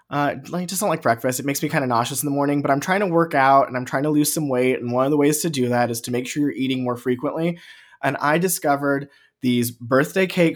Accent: Midwest, United States; I grew up in the Midwest and my mom's from the South.

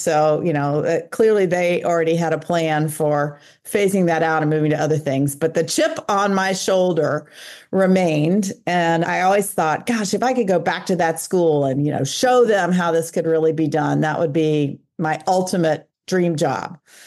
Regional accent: Atlanta, Georgia, United States; So I grew up in Atlanta, Georgia. I went to a school that actually had a riding program on campus.

